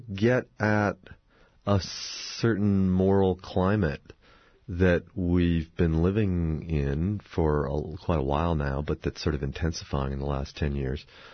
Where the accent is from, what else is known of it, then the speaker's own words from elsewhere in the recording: Massachusetts, United States; It's an amalgam of two towns that I grew up in Massachusetts, one south of Boston near the Cape and the other west of Boston, sort of a combination of the two.